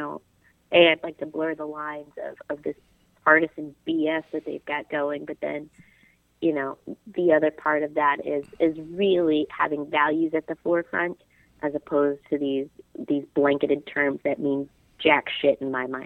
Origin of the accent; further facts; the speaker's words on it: Charlestown, West Virginia, United States; Born in Charlestown. Born and raised in Charlestown, West Virginia.